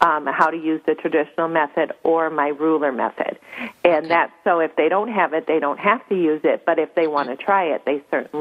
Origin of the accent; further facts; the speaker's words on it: Canada; now in United States; I'm from Canada originally. I was born in Canada